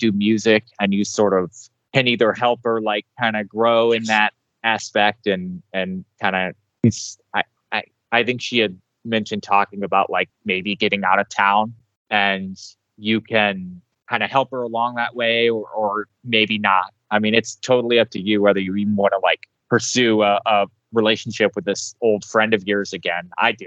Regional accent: Indiana, United States; I'm from Indiana, and I live up in Fort Wayne, which is a fairly big city.

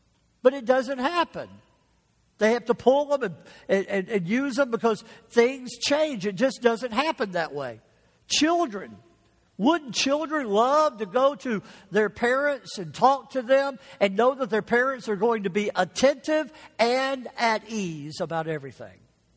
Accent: Jackson, Mississippi, United States; also born or lived in Mobile / Lakeland / Kalamazoo / Canada; I was born in Mobile, Alabama. I was about 7 years old. We moved to Jackson, Mississippi. Then we made several moves there.

